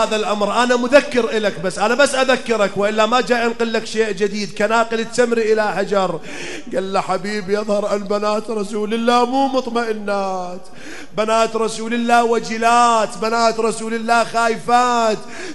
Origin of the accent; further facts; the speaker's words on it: Iraq; يسموها عندنا بالعراق الدائرة